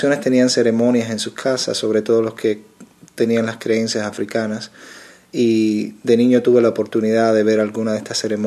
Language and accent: Spanish; Cuba; born there; yo nací con la revolución en Cuba y mi familia particularmente no era muy devota